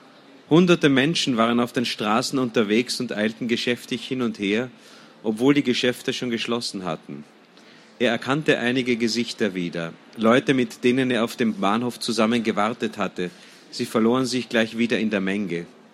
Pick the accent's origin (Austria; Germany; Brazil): Austria; Wie man vielleicht hört, komme ich aus Österreich.